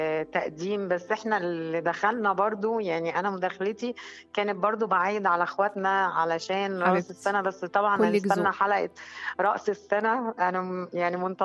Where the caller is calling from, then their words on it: Tanta, Gharbia, Egypt; أنا بسمعها من طنطا